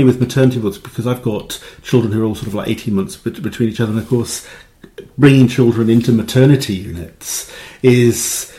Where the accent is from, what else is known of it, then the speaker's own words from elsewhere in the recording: Cardiff, Wales, United Kingdom; now in Lampeter, United Kingdom; growing up in Cardiff, it's only when I actually moved to Lampeter that people would say to me, oh, you're so lucky living in the city.